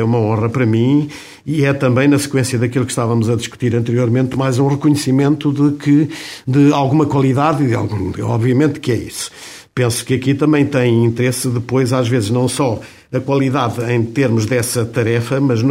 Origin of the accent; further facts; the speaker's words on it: Mozambique; moved away as an adult; now in Portugal; eu vim de Moçambique para Portugal... com um ordenado, com um pagamento